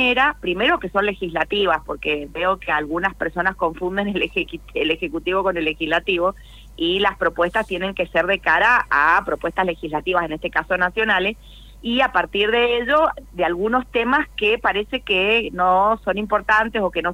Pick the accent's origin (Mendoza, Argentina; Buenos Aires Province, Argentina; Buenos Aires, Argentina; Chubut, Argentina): Mendoza, Argentina; yo que vengo del Valle de Uco